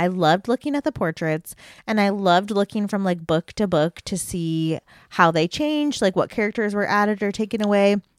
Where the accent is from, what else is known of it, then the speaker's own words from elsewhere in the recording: Michigan, United States; accent: Michigan; So we're from the Midwest and I have, I think, a very Michigan accent.